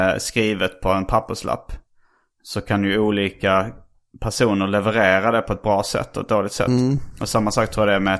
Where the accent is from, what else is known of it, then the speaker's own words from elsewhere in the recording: Skåne, Sweden; now in Stockholm, Sweden; Jag är ju inflyttad skåning.